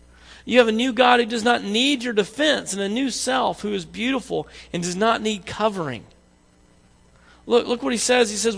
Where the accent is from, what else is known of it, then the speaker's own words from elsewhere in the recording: the South, United States; I grew up in the South, which means if you say bless your heart, you can follow that with anything you want to, right?